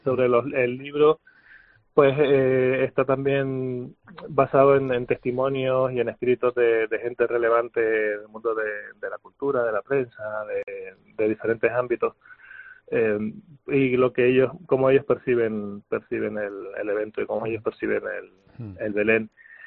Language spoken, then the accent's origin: Spanish; Canary Islands, Spain; Lo somos todos los canarios y a celebrarlo juntos.